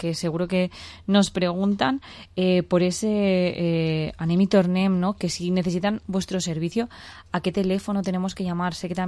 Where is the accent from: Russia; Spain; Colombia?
Spain; Les Alqueries, Valencian Community; que yo soy de Les Alquerías